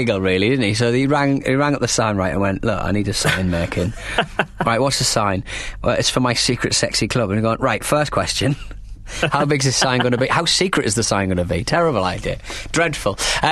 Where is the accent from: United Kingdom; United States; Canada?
United Kingdom; And also, as a British person, that's another good word to use.